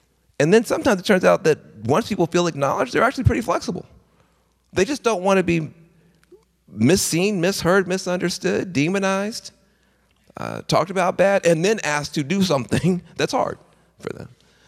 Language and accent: English; Tennessee, United States; I'm a Southerner. I grew up in a red state. I grew up on the edge of a small town in rural West Tennessee.